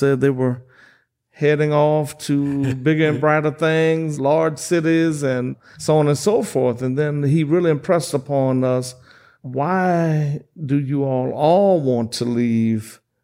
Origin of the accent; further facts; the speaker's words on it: Franklin, Louisiana, United States; As a matter of fact, I was born in Franklin, Louisiana.